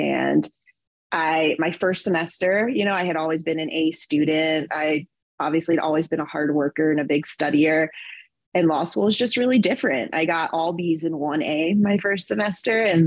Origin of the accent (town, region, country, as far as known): Memphis, Tennessee, United States; born or raised there